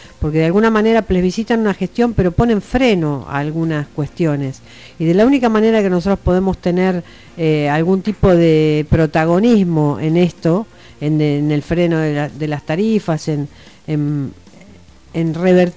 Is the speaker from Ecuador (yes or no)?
no; Luro, Argentina; nací y me crié acá en Luro, vivo en Ascasú hace 20 años y he trabajado en Burato durante 6 años.